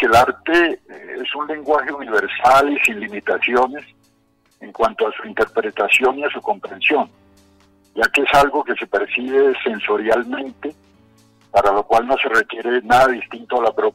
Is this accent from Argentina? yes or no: no; Cartagena, Bolívar, Colombia; born there; Cartagena de Indias, Patrimonio Histórico del Mundo. Es un homenaje a mi ciudad natal. Yo nací allá en esa hermosa ciudad.